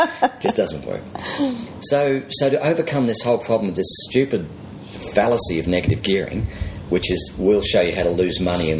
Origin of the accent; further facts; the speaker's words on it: Queensland, Australia; quickly moved to Queensland, my hometown, and spent 31 years